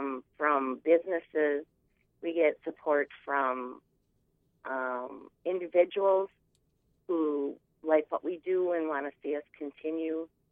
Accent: Warroad, Minnesota, United States; I grew up in Warroad, and you grew up in Roseau.

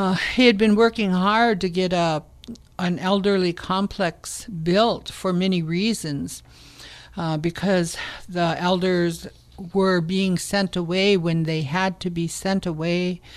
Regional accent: Minnesota, United States; I'm from the Leech Lake Nation, and I live in Cass Lake, Minnesota, Gamisqua Wako Kog, the place where red cedars are plentiful but are no more.

